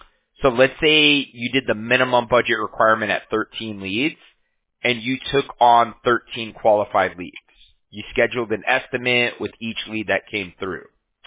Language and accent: English; Huntington Beach, California, United States; I'm from California, from Huntington Beach.